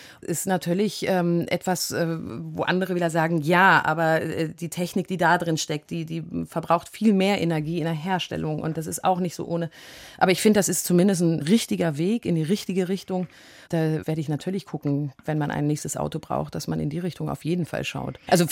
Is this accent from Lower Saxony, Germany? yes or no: yes; Großburgwedel, Lower Saxony, Germany; Also Großburg-Wedel war früher ein wahnsinnig schöner Ort, wo ganz viele junge Familien waren.